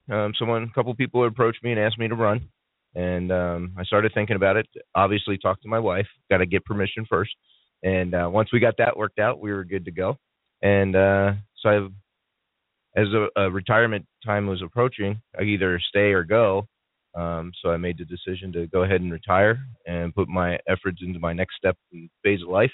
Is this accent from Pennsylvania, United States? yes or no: yes; York, Pennsylvania, United States; moved away as an adult; also born or lived in Fort Hood, Texas; Well, I was born in Fort Hood, Texas, believe it or not, but raised in York, Pennsylvania. I moved out here in 1996